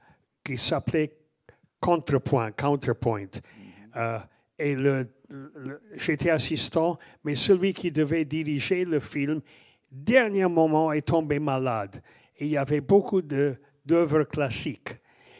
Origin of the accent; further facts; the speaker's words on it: Los Angeles, California, United States; born there; French is a second language; Je suis né à Los Angeles.